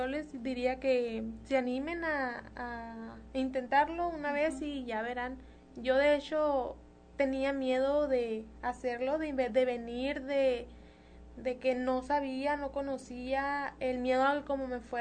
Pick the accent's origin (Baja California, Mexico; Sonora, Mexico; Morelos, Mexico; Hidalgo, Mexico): Sonora, Mexico; Trincheras; un saludo a toda la gente de Trincheras, que es de donde vengo.